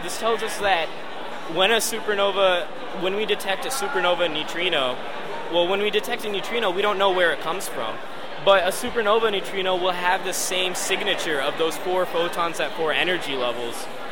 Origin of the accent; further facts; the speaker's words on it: Illinois, United States; I'm from the United States of America, near Chicago.